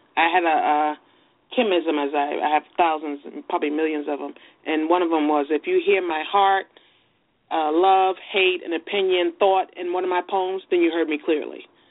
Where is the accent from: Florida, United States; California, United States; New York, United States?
New York, United States; New York City; And then because I'm a New Yorker, the first place I went to perform was actually in Harlem.